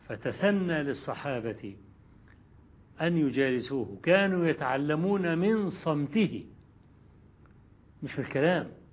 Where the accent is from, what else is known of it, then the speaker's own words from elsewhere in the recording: Egypt; لما بدأنا الدعوة عندنا في مصر